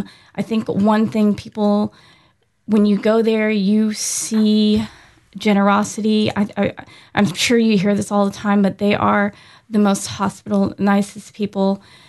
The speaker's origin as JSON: {"language": "English", "country": "United States", "said": "For me, I always thought of myself as an American."}